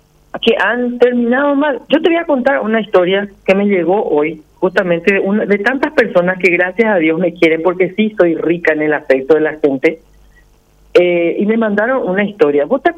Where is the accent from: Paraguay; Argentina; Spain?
Paraguay; nosotros como paraguayos somos como una familia pequeña